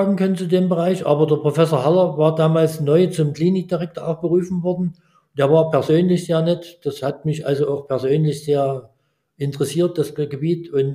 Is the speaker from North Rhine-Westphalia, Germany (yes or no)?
no; Görlitz, Saxony, Germany; born there; also born or lived in Sebnitz / Dresden; Ja, ich bin geboren in Görlitz. Das lag daran, dass mein Vater war Lehrer, die Schule war ausgelagert, weil Dresden bombardiert wurde. Meine Mutter stammte aus Görlitz, deswegen bin ich dort geboren